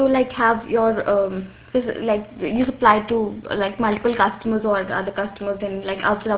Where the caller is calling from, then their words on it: India; English is a second language; Hi, good afternoon, Craig. … I'm calling from India.